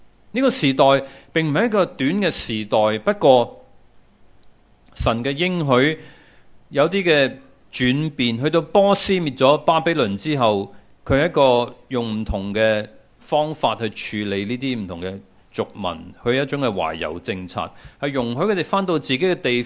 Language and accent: Chinese; China; 我們國家我們不是以色列人，我們是中國人。